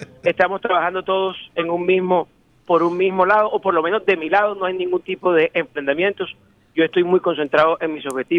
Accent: Atlántico, Colombia; Y yo como ciudadano, y yo como colombiano y como atlanticense

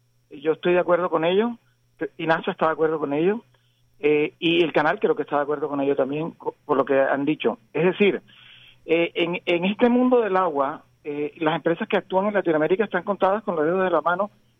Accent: Barranquilla, Atlántico, Colombia; yo lo recuerdo como barranquillero que soy

